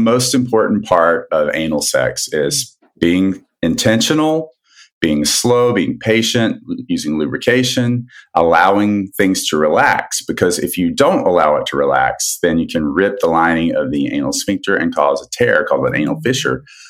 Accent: San Diego, California, United States; I am a gastroenterologist from San Diego, California.

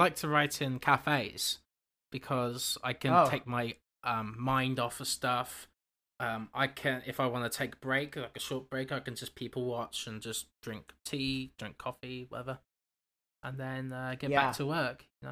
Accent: Canada; I'm too Canadian.

